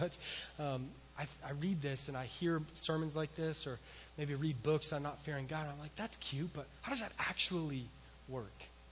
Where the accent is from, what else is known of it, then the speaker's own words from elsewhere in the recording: Colorado, United States; maybe it's because I grew up in Colorado, and so Didn't go to the ocean a whole lot